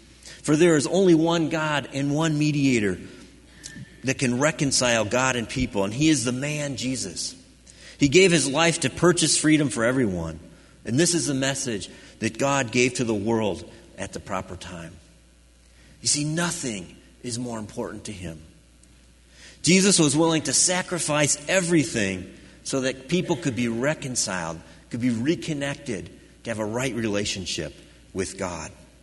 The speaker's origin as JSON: {"language": "English", "region": "Midwest", "country": "United States", "tie": "born or raised there", "said": "I remember growing up in the Midwest, driving through the cornfields in the fall of the year, in the harvest season."}